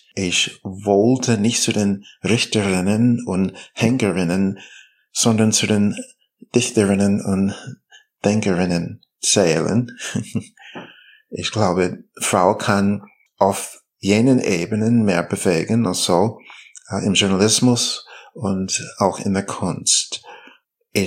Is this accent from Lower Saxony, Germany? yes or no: no; Berlin, Germany